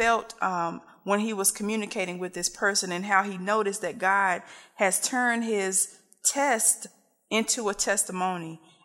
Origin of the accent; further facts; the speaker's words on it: Kinston, North Carolina, United States; accent: Kinston accent; also born or lived in Atlanta; you're going to hear my Kinston accent plus my Atlanta accent trying to get the Collie Park on.